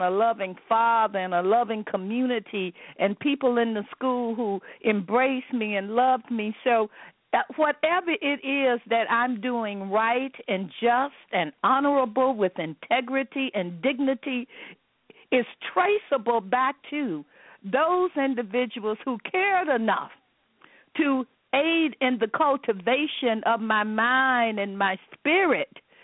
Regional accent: Monroe, Louisiana, United States; when I grew up in Monroe, Louisiana, Black people did not have a class issue, and by that I mean Black people of all different walks of life lived together in the same community.

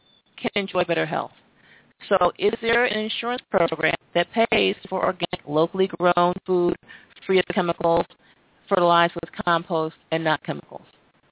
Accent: New York, United States; I can speak for New York State because I'm from New York State

